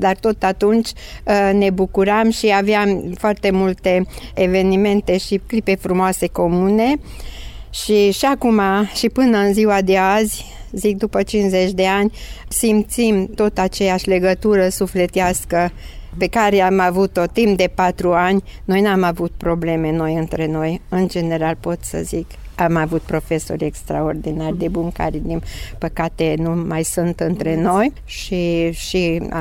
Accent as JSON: {"language": "Romanian", "town": "Săcar", "country": "Romania", "tie": "born or raised there", "said": "Eu am crescut la Săcar și am venit de la Săcar încă în clasa 7-a"}